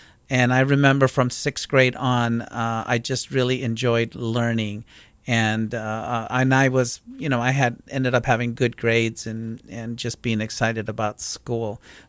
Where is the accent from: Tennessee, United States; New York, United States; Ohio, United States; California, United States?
California, United States; Wilmington; I grew up in a small town called Wilmington, and that is in Southern California. Some of the larger bordering cities would be Carson and San Pedro and Lameda. So, yeah, I grew up in Wilmington, California, the heart of the harbor.